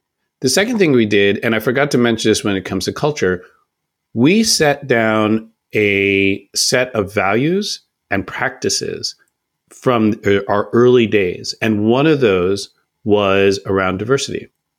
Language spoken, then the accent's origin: English; Oakland, California, United States; I'm from Oakland, California. It is diverse in some ways, but for African Americans, it's not.